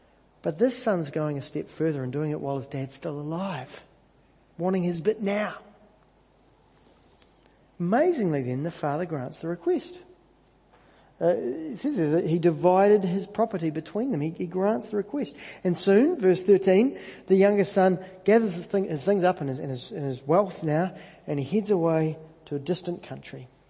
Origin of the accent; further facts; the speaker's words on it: Canterbury, New Zealand; I know all about that because I grew up in North Canterbury.